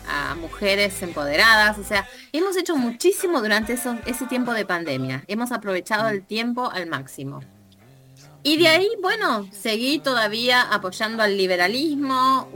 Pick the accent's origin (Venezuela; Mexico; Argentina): Argentina; Pero sí, soy argentina, amo la celeste y blanca.